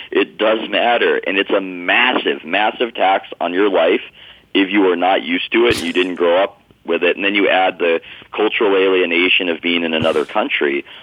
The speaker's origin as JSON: {"language": "English", "town": "San Diego", "region": "California", "country": "United States", "tie": "born or raised there", "said": "knowing what I know of growing up in San Diego and Southern California in general, nobody leaves"}